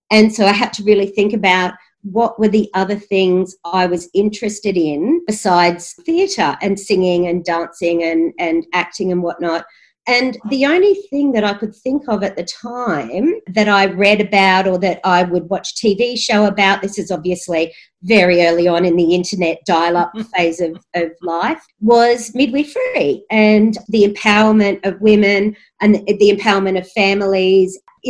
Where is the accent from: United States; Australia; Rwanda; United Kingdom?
Australia; Alice Springs, Northern Territory; I was lucky enough growing up in Alice Springs to be exposed to women's business out on community